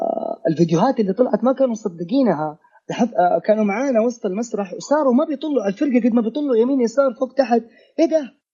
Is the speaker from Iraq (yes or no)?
no; Saudi Arabia; مع تقدم سرعة الانترنت اللي موجودة عندنا في السعودية